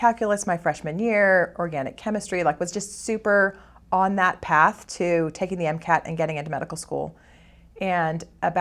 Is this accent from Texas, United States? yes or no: yes; El Paso, Texas, United States; I grew up in El Paso, Texas. My parents both worked. My sister and I were the only children